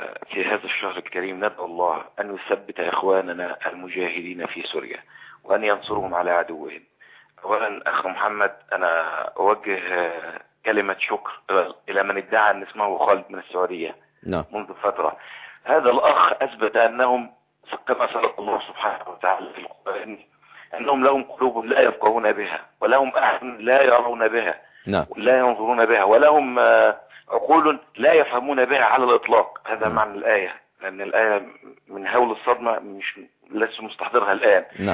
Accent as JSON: {"language": "Arabic", "country": "Egypt", "moved": "yes", "lives_now": "Kuwait", "said": "أنا مصري آه."}